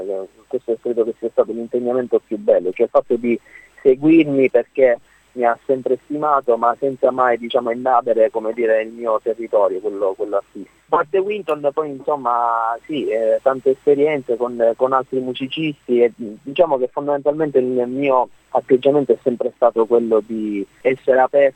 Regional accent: Sicily, Italy; Io sono siciliano e insomma ho sempre portato un certo tipo di calore dentro questa musica.

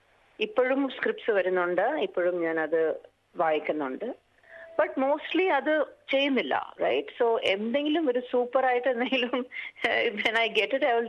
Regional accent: Chennai, Tamil Nadu, India; നമ്മള് ഞാൻ പഠിച്ചത് വളർന്നത് എല്ലാം മദ്രാസിലായിരുന്നു.

